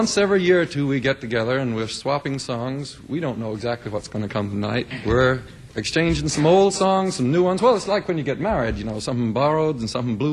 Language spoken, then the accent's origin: English; New York City, New York, United States; born there; Here, Bill was born in Mississippi, I was born in New York City. And we came from perhaps as different backgrounds as any two people could.